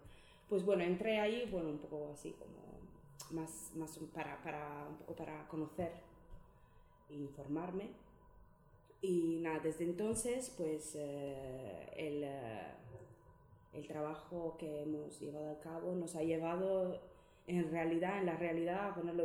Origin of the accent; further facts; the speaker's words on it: Sardinia, Italy; now in Abadiño, Spain; vivo en Abadiño desde hace 10 años, más o menos. Llegué en 2009, yo soy de Cerdeña, una isla que es totalmente diferente de lo que visualmente se puede ver aquí, ¿no? Mucho más, una isla mucho más mediterránea, mucho más seca también.